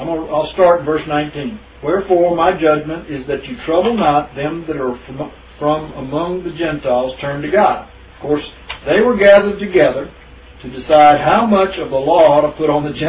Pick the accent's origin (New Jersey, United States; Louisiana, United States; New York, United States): Louisiana, United States; I come from Louisiana. We eat boudin over there.